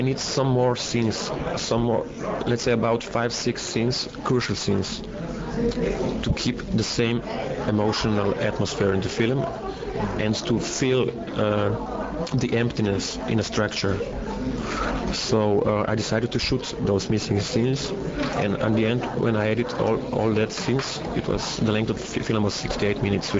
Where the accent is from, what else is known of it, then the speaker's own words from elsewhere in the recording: Tolmin, Slovenia; this film was shot in my hometown, in Tolmin. It's very close to the Italian border.